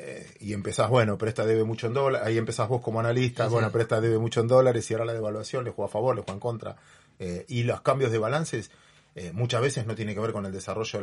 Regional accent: Mar del Plata, Buenos Aires Province, Argentina; Antes, yo soy de Mar del Plata. El diario llegaba a las 5 de la tarde.

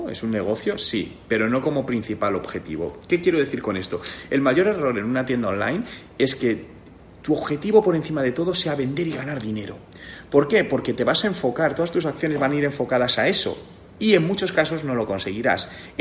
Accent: Spain; yo soy de España

